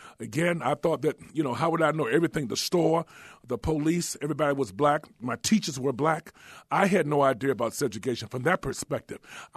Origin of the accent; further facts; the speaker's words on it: Washington, District of Columbia, United States; And I grew up in Northeast Washington, Trinidad, Maryland Avenue neighborhood.